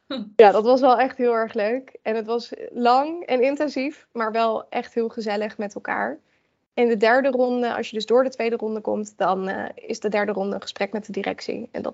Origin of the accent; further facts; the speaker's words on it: Amsterdam, North Holland, Netherlands; now in Den Helder, Netherlands; ik ben 25 jaar en ik kom nu eigenlijk uit Den Helder, maar oorspronkelijk uit Amsterdam.